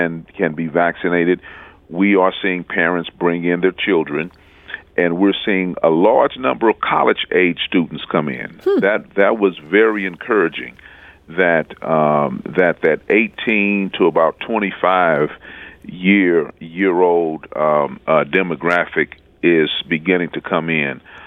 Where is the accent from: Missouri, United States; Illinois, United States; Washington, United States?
Missouri, United States; When I was growing up in the Jeff Vanderloo neighborhood, I was very aware that we had a block unit